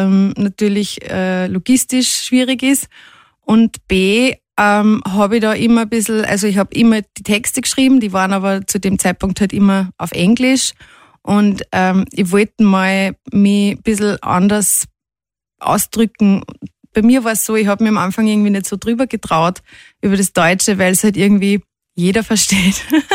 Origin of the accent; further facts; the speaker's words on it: Steyr, Upper Austria, Austria; Wir sind ja beide aus Steyr, sondern beim Studieren in Wien.